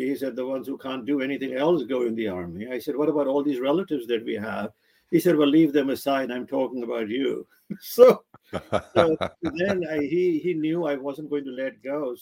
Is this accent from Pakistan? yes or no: yes; Pakistan; moved away; That is correct. Yes, 1953, April 25th.